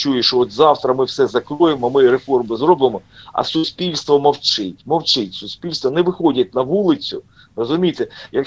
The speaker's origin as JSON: {"language": "Ukrainian", "town": "Kharkiv", "region": "Kharkiv Oblast", "country": "Ukraine", "tie": "born there", "said": "я народився в Харкові, я вірмен"}